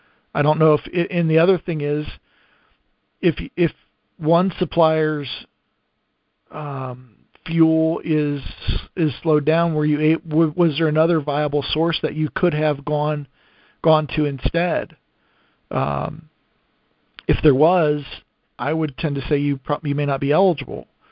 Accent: Lima, Ohio, United States; I grew up in Lima, Ohio, and we have a refinery there.

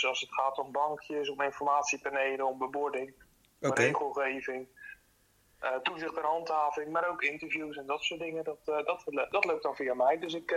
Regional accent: Vlake, Zeeland, Netherlands; Ik kom zelf van Vlakke en het is bijna in je achtertuin boswachter worden.

